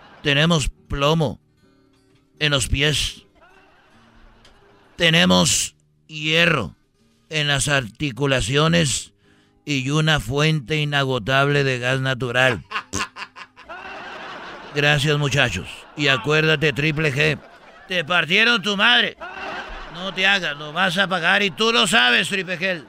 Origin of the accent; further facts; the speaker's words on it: Jalisco, Mexico; yo soy de Jalisco.